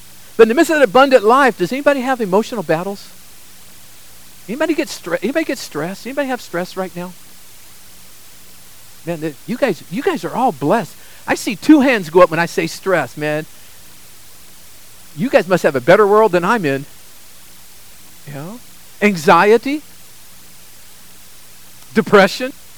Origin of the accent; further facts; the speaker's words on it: Sacramento, California, United States; And I grew up in Sacramento, and both our hospitals, I remember one was Mercy.